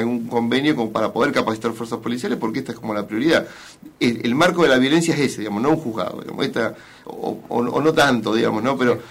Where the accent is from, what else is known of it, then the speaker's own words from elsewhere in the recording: La Pampa, Argentina; yo soy de La Pampa